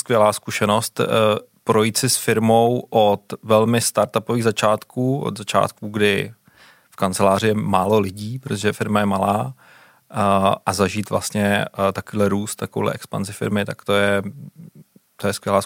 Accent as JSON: {"language": "Czech", "region": "Prague", "country": "Czechia", "tie": "born or raised there", "said": "Tak do Prahy jsem se dostal díky rodičům, já jsem rozený Pražák."}